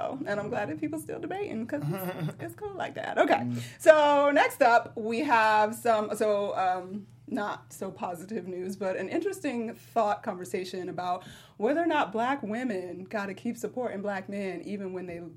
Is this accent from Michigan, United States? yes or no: no; Atlanta, Georgia, United States; I got to give a shout-out to my hometown, ATL, baby.